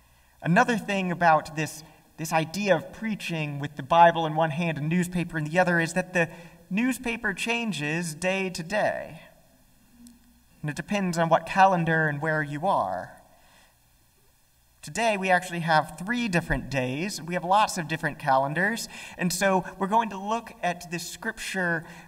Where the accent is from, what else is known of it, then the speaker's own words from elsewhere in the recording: United States; I mean, after all, I'm an American.